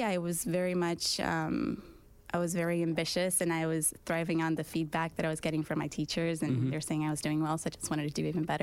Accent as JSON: {"language": "English", "country": "Brazil", "said": "I'm originally from Brazil"}